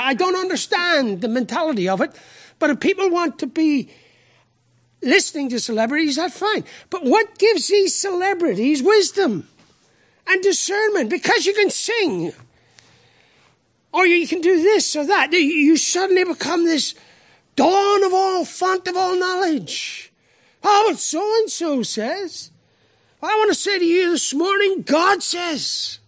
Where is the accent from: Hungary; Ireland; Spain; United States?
Ireland; Hey, I'm Irish.